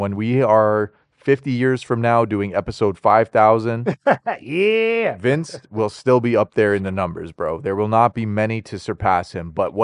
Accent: the Carolinas, United States; we're from Carolina. We don't know what the fuck going on out here.

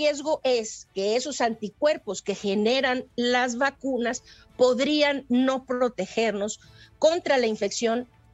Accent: Mexico; aquí como mexicanos necesitamos tratar de retrasar en el tiempo

